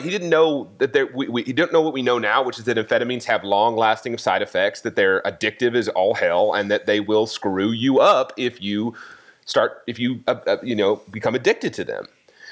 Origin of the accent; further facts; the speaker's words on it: Newport, Rhode Island, United States; I'm from Newport, Rhode Island.